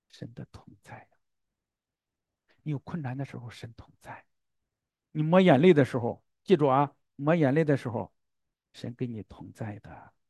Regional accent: Fangcheng, Henan, China; 我的老家，在河南的方城

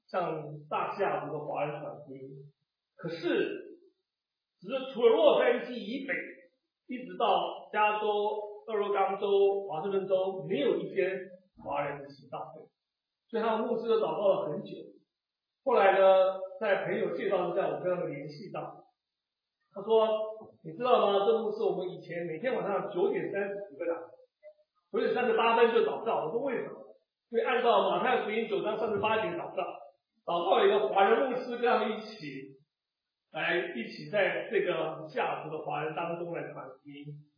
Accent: Taiwan; now in Seattle, United States; 这个我来美国服事都在华人教会，但是因为我来自台湾

